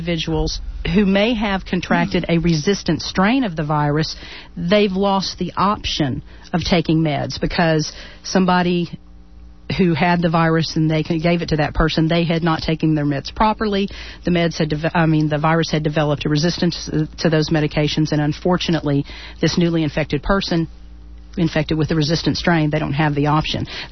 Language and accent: English; Houston, Texas, United States; also born or lived in Little Rock, Arkansas; But my family moved to Texas when I was about 3 or 4 years old. So I am very much a proud naturalized Texan. Have lived in Texas the rest of my life thus far. And grew up in Houston primarily in Spring Branch on the west side.